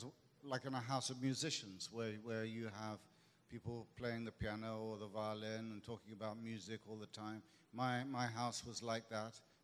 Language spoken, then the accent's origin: English; London, United Kingdom; born there; I was born in Great Britain, in London, but my father was an immigrant. He came from India, and he married my mother, a white English woman, at the beginning of the 1950s.